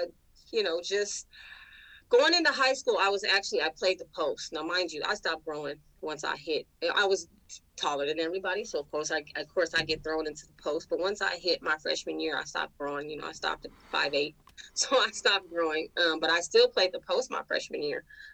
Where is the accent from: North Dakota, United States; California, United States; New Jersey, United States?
California, United States; Sacramento; hello, I grew up in the South Sac. You know what I mean? I went to school, my elementary school years and middle school years in South Sac.